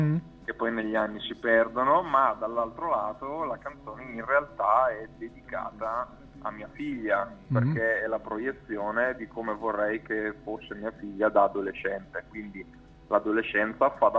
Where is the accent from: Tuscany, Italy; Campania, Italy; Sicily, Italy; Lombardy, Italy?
Lombardy, Italy; Brescia; born there; vivo a Brescia, sono nato a Brescia.